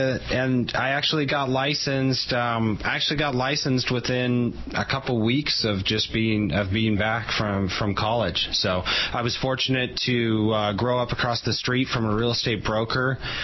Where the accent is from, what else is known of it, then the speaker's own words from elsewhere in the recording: Pasco, Washington, United States; Well, I'm actually original here in the Tri-Cities, just born and raised in Pasco, grew up on a family farm north of Pasco, went to school at Richland, actually graduated Richland High.